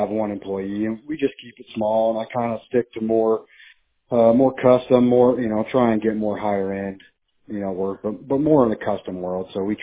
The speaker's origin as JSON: {"language": "English", "region": "California", "country": "United States", "moved": "yes", "said": "I'm from Northern California. That's where I moved from about 5 years ago."}